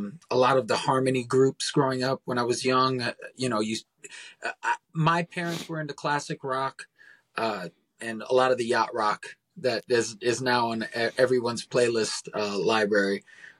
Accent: Fort Lauderdale, Florida, United States; I grew up in South Florida. So, being from Fort Lauderdale, it was a big hip hop scene

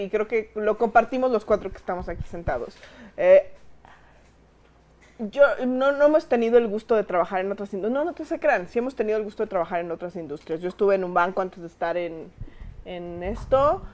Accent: Mexico; un tema de gandallismo que creo que a veces traemos como mexicanos

